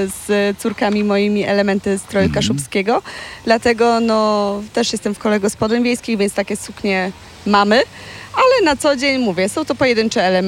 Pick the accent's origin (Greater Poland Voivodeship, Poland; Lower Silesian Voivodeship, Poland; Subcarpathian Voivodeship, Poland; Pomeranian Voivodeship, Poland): Pomeranian Voivodeship, Poland; Kalisz; Szczycimy się tu w Dziemianach, w Kaliszu, bo my akurat z Kalisza jesteśmy.